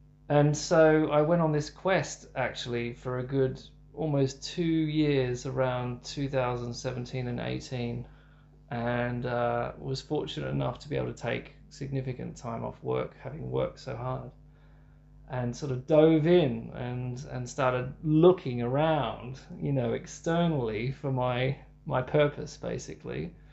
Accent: Australia; moved away as an adult; now in London, United Kingdom; And so I went to London when I was 27 from Australia

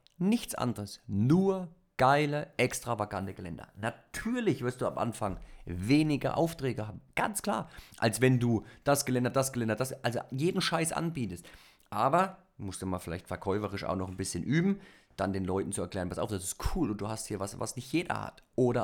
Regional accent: East Germany, Germany; Und dann muss man halt als Ossi sich einen Arsch aufreißen

